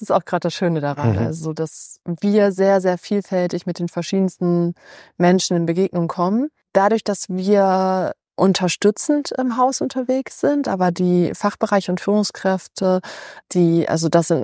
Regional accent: Versmold, North Rhine-Westphalia, Germany; Ich komme aus Versmold. Ja, eher ländlich.

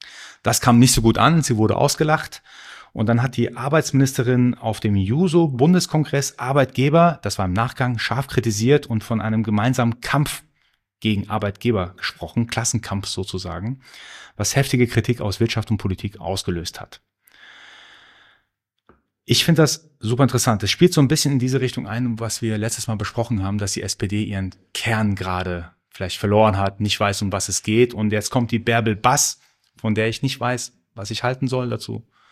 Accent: Germany; ich liebe Deutschland, das weißt du, ich bin ein ganz großer Fan von Deutschland, das ist meine Heimat

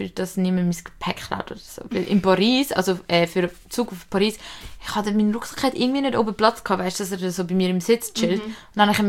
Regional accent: England, United Kingdom; ich bin Engländer

